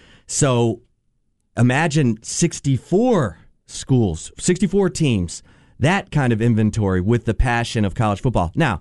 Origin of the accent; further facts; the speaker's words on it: Michigan, United States; And I'm like, "Actually, I'm from Michigan."